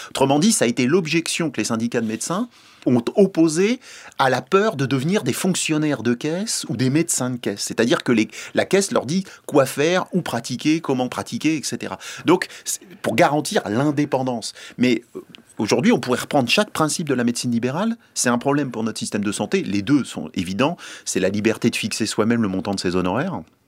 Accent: France; aujourd'hui, on est français, nous, on considère ça comme naturel.

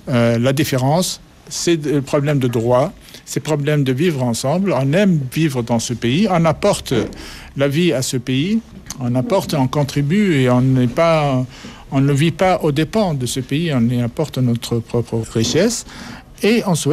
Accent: Tunisia; now in France; Moi, je viens de Tunisie.

